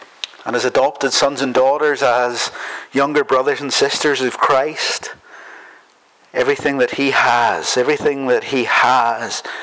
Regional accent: Northern Ireland, United Kingdom; Look, I'm Northern Irish, I get it.

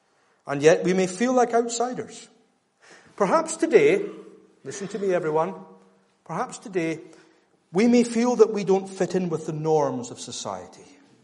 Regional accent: Scotland, United Kingdom; especially as Scottish males

